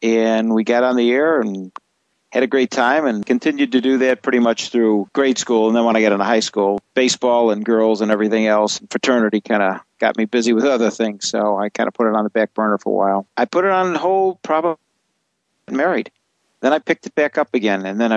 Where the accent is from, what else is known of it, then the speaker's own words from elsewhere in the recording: Chicago, Illinois, United States; now in Houston, United States; I grew up in Chicago.